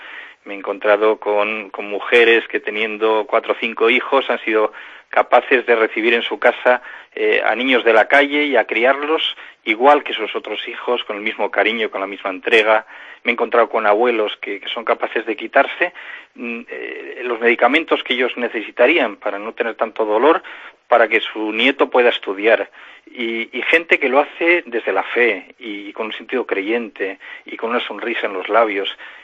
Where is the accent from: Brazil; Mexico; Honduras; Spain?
Spain; Salamanca, Castile and León; como somos muchos los españoles salmantinos que estamos como misioneros fuera